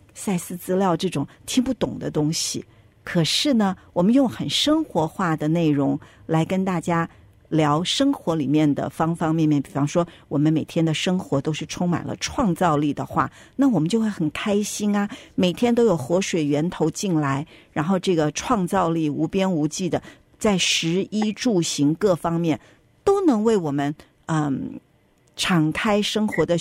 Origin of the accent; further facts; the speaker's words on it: United States; 我们在美国出生，在美国长大，叫我们老外。